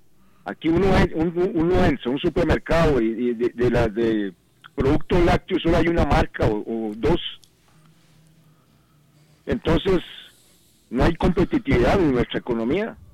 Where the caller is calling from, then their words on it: Desamparados, San José, Costa Rica; de Desamparados.